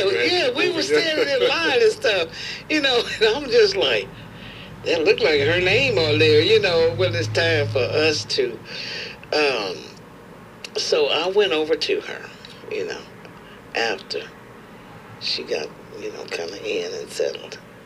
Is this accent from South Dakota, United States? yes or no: no; Nashville, Tennessee, United States; I said, I'm from Nashville, and I work at Fisk University's radio station, WFSK